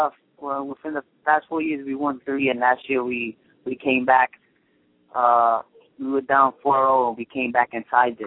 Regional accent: Bronx, New York, United States; I'm a city kid. I'm a Bronx kid. I grew up in the Bronx

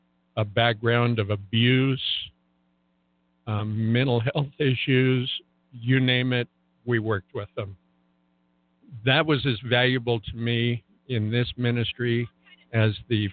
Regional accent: New Mexico, United States; also born or lived in Ruidoso; Well, I'm a native New Mexican. I was born in 1950 in Ruidoso, New Mexico. We moved here 4 years later in 1954.

